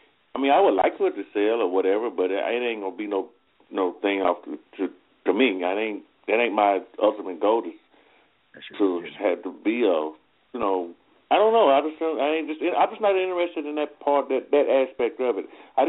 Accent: Athens, Alabama, United States; I'm from Athens, Alabama.

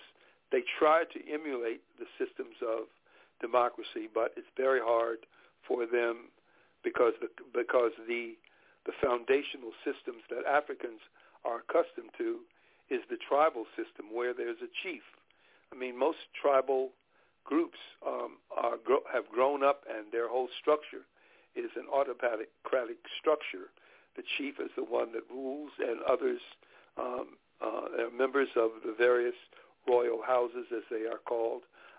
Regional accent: United States; because I came from America and I was a friend of the chief

